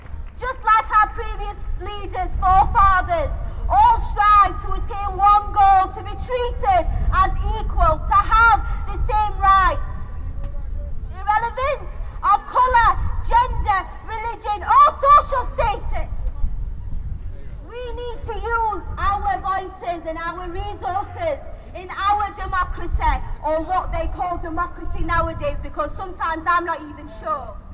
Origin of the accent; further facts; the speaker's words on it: Sheffield, Yorkshire and the Humber, United Kingdom; Yemeni Muslim British, born and raised in Sheffield